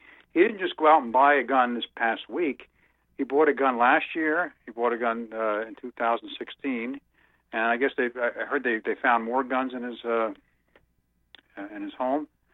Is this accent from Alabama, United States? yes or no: no; New Jersey, United States; Last time I talked to you, I remember I'm from New Jersey.